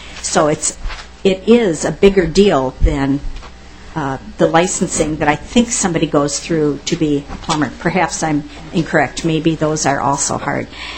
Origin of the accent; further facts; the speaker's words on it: Minnesota, United States; I'm from Olmsted County.